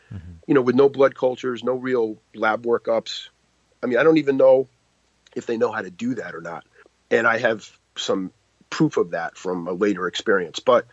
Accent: Yantai, Shandong, China; And there's really long lines now, and in Yantai, first off, the hospital in my hometown, can I swear on this podcast?

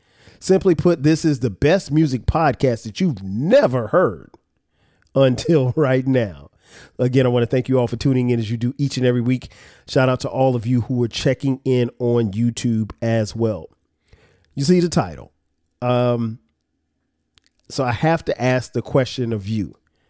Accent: Florence, South Carolina, United States; And for me, growing up in Florence, South Carolina, BET was everything

